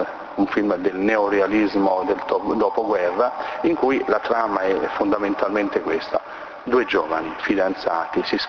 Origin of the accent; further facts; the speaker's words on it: Campania, Italy; Noi che siamo del Salernitano possiamo ben capire queste cose